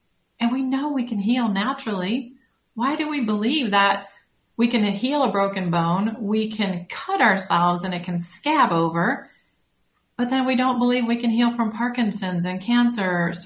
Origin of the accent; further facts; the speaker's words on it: Detroit, Michigan, United States; because I'm an engineer from Detroit